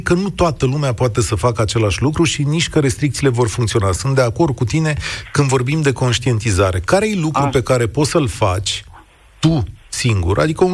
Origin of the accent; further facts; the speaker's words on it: Romania; Noi, ca europeni, ca români.